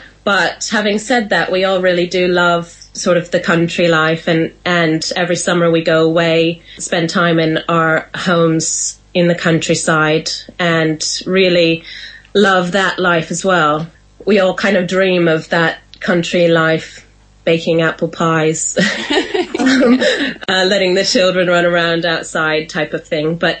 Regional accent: United States; now in United Kingdom; I mean, I grew up in America and come, you know, from there

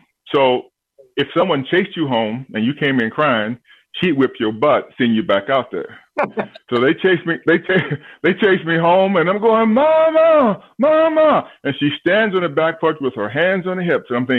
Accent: Tampa, Florida, United States; I grew up I grew up in Tampa, Florida, and in the South, you play ball.

